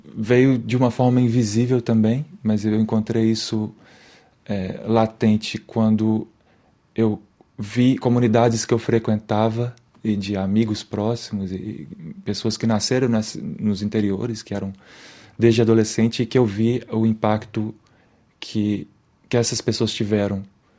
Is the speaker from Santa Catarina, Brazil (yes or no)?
no; Belo Horizonte, Minas Gerais, Brazil; E a gente, como mineiros, eu acho que a gente vê essa lama invisível sempre, né, de alguma forma. A gente vê os impactos indiretos da mineração. E olha que eu cresci na capital